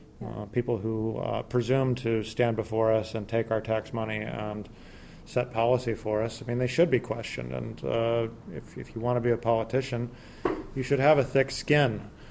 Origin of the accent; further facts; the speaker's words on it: Tucson, Arizona, United States; A Safeway in Arizona is about a mass shooting in my hometown of Tucson.